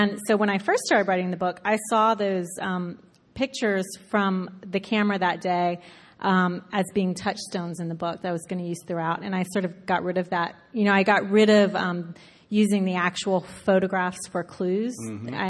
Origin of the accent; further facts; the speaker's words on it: Gulf Coast, United States; the beaches I grew up with on the Gulf Coast were just these warm, balmy, you know, yeah.